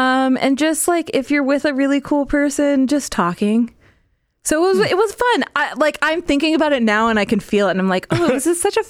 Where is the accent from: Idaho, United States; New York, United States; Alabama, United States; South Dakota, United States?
Idaho, United States; Boise; I grew up on the west side of Boise and that was Mormon Central.